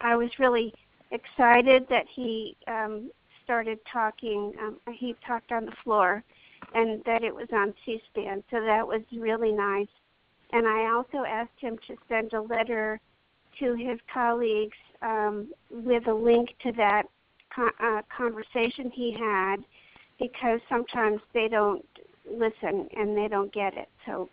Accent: Gainesville, Florida, United States; from Gainesville, Florida

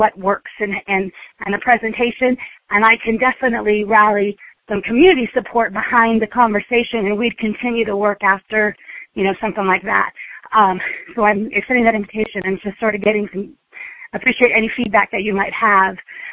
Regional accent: California, United States; I'm from San Bernardino County here in California

